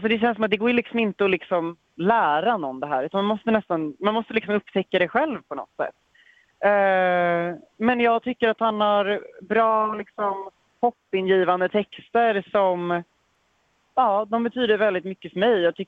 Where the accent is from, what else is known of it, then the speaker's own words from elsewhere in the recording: Nacka, Stockholm County, Sweden; now in Mölndal, Sweden; När den turnén var så bodde jag fortfarande i Nacka kommun, Stockholm, där jag kommer ifrån.